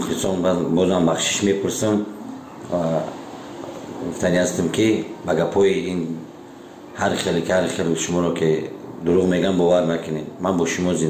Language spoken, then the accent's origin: Persian; Tajikistan; بازم خواهش میکنم که به ما تاجیک هستیم همدیگر رو دستگیری کنیم